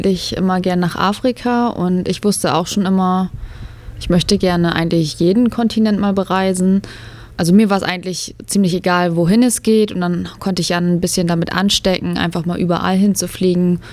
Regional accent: Bremen, Germany; now in Australia; ich bin 27 Jahre alt, ich komme aus der Nähe von Bremen.

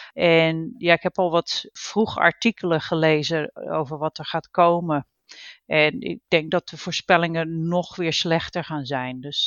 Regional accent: Netherlands; moved away as an adult; En you know, wij zijn uit Nederland. En ja, de strijd met het water, daar zijn we allemaal zo mee opgegroeid.

